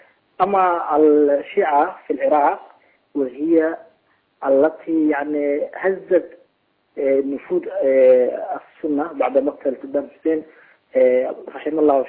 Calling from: Somalia; اخوة الاعزاء انا احييكم خاصة المذيع واخو المستضيف. اولا نحن في الصومال

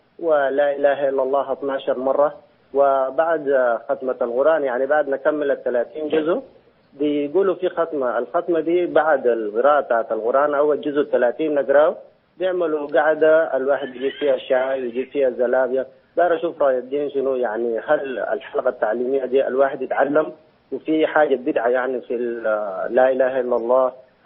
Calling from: Sudan; عندنا في السودان بعد صلاة الصبح في المسجد

